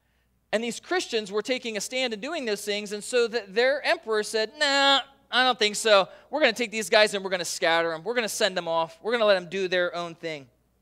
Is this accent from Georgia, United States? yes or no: no; Milford, Delaware, United States; now in Puyallup, United States; And I'm from Milford, Delaware, and I moved to University Place, and then to Puyallup, Washington.